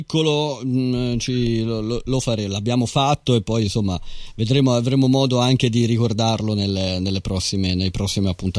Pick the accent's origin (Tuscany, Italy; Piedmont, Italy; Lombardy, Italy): Tuscany, Italy; Florence; noi siamo di Firenze